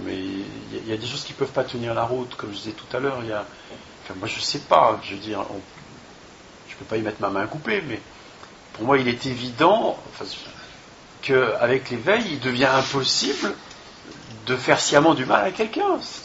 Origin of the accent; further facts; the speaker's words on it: France; parce que je suis français